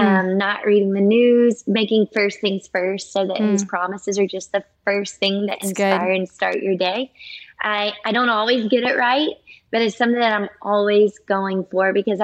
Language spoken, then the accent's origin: English; Louisiana, United States; born or raised there